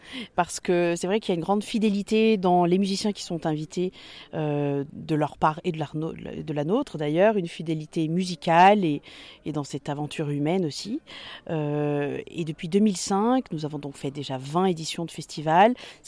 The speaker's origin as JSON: {"language": "French", "town": "Lyon", "region": "Auvergne-Rhône-Alpes", "country": "France", "tie": "born or raised there", "also_born_or_lived": "João Pessoa, Brazil / Burgundy", "said": "je suis née au Brésil, dans le nord-est brésilien, à João Pessoa. Et puis très vite, j'ai posé mes valises et construit ma vie à Lyon, avec mes parents, et puis entre Lyon et la Bourgogne. Je suis donc franco-brésilienne"}